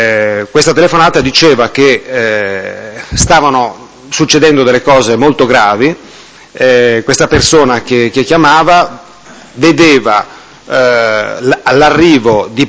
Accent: Gaggiano, Lombardy, Italy; born there; Sono nato a Gaggiano, provincia di Milano, l'8/12/1951.

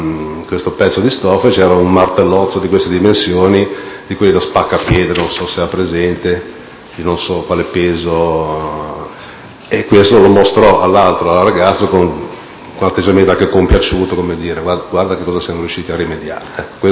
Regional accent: Portoferraio, Tuscany, Italy; born there; now in Lumarzo, Italy; Sono nato a Portoferraio il 2 settembre 1951. Risiedo a Lumarzo.

